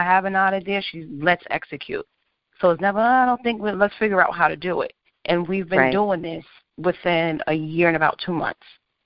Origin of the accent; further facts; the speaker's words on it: New York City, New York, United States; We grew up in Harlem, but our paths never crossed.